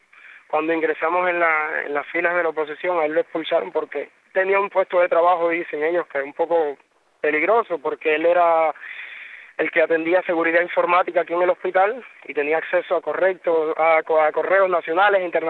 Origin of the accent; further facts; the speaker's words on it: Baracoa, Guantánamo, Cuba; Nosotros somos del municipio de Baracoa, provincia de Guantánamo, ¿sabes?